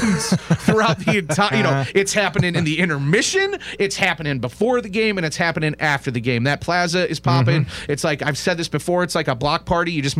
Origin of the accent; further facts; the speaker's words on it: Chicago, Illinois, United States; We've heard about Nashville, right? I'm from Chicago.